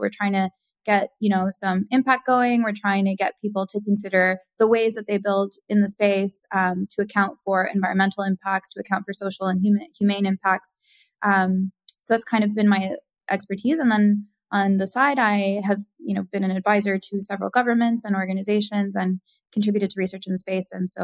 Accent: Honduras; but I was born and raised in Latin America. I'm Honduran by birth. And my entire sense of patriotism and bias is toward helping and supporting my country.

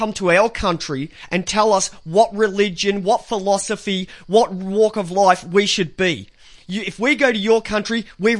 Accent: Ireland; Like, I'm from Ireland, you're from Italy

